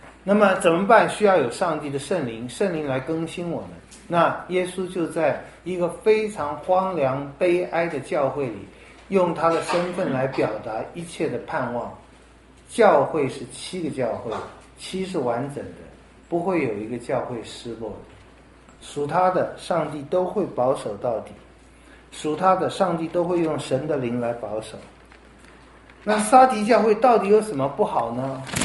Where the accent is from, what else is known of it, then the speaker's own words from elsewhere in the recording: China; 那这我也想到有人说我们中国人最有这个毛病了